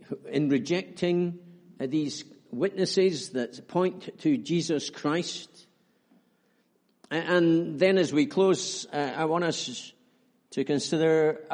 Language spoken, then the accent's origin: English; Edinburgh, Scotland, United Kingdom; born there; I was born in Edinburgh, you know that now